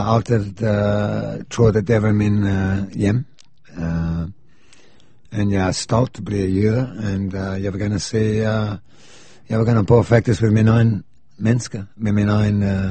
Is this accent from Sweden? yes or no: no; Australia; Danish is a second language; also born or lived in England; now in Denmark; jeg kommer fra Australien. Jeg var født faktisk i England, men jeg har boet i Australien mest af min liv. Jeg har rejst verden rundt, arbejdet i Israel.